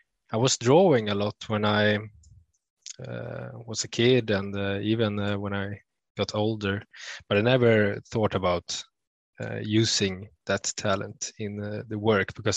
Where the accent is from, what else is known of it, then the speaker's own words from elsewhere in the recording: Sweden; from Sweden